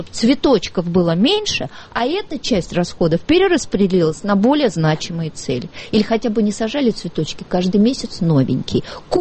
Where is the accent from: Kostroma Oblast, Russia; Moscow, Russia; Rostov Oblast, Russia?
Moscow, Russia; Мы, москвичи, теперь будем диктовать, что мы хотим от властей этого города.